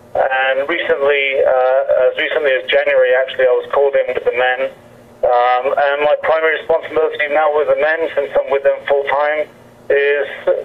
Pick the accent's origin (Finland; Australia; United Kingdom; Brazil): United Kingdom; England; now in United States; Originally, obviously, growing up in England, everyone is mad about the sport of soccer, or football, as we call it. I originally came over to the States just on a holiday